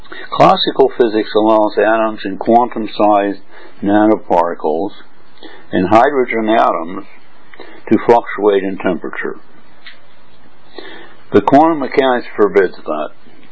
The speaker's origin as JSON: {"language": "English", "country": "United States", "lives_now": "Hong Kong", "said": "I'm an American living in Hong Kong in Berlin."}